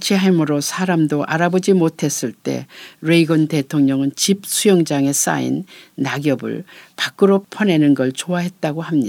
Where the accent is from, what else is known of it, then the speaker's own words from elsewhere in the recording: Okcheon, North Chungcheong, South Korea; 저는 충북 옥천 시골 마을에서 자랐는데 그때 그 마을 할머니들의 나이를 생각해보면 겨우 50대였습니다.